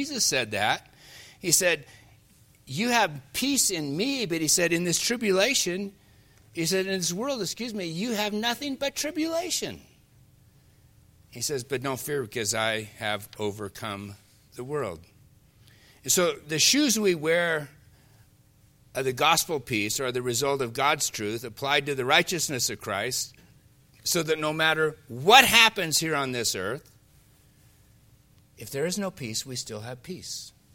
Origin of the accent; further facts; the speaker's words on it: Seattle, Washington, United States; I mean, I grew up in Seattle. normally the weather was gray skies.